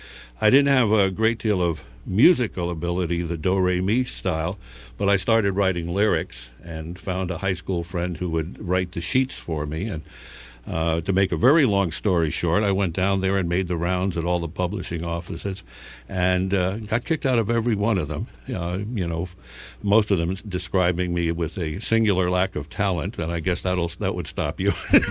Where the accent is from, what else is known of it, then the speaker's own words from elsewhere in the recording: Bronx, New York, United States; also born or lived in Eastchester; I grew up in the Bronx and then just north of the Bronx near Mount Vernon in Eastchester, New York. But growing up through grade 7 in the Bronx, New York